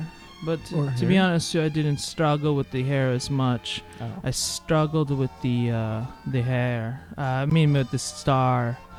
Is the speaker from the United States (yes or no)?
yes; Chicago, Illinois, United States; accent: Chicago; Once again, my Chicago accent could have...